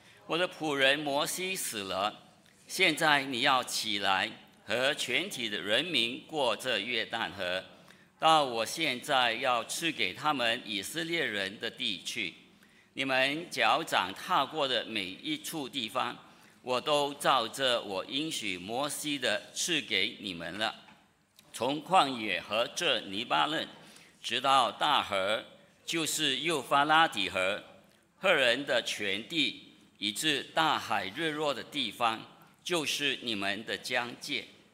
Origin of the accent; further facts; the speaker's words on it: Singapore; 身为新加坡人嘛，人生在新加坡没变呐。